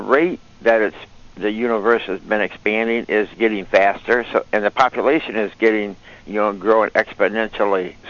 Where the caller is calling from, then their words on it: Michigan, United States; Hey, Kevin … from Michigan.